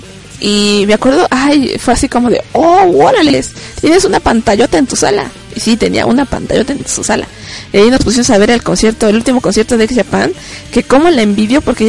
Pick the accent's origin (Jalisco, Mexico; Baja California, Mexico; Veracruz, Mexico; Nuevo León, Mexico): Veracruz, Mexico; Poza Rica; born there; now in Mexico City, Mexico; Me fui a mi pueblo natal, que se llama Poza Rica, allá en Veracruz. Yo no soy del DF, yo nací por allá. Así como me ven de sofisticada y cosmopolita, pues yo soy de pueblo, ¿verdad?